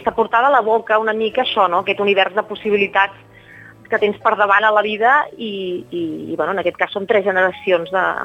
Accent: Igualada, Catalonia, Spain; vaig voler fer un petit homenatge al gremi textil de la meva ciutat natal d'Igualada

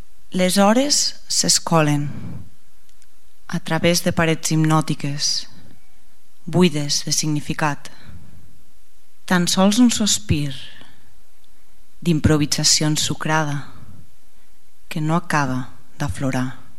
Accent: Lleida, Catalonia, Spain; Soc de Lleida, però bueno, ara visc aquí.

